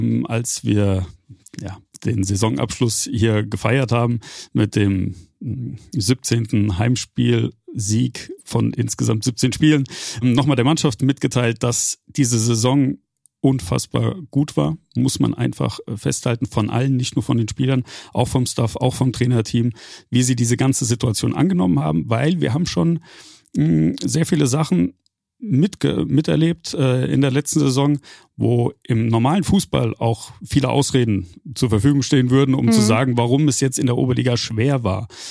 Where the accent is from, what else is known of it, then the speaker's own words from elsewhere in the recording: Frankfurt, Hesse, Germany; ich bin 87er Jahrgang. Dementsprechend bin ich eigentlich auf die Welt gekommen und war meine Heimat der Riederwald.